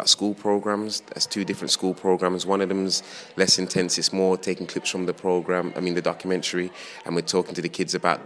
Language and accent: English; Birmingham, West Midlands, United Kingdom; I come from the Burger Bar side of town, and we're trying to create peace in our community, and that is Birmingham.